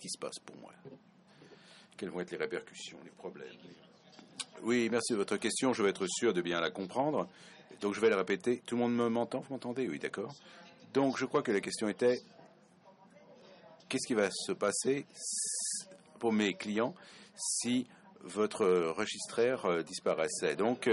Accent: Argentina; je suis boursière d'Argentine, en Amérique latine, vous m'entendez?

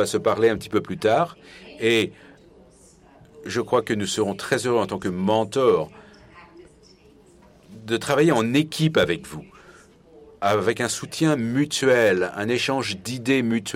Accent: Romania; Je suis de Roumanie et je suis très honoré de jouer ce rôle de mentor.

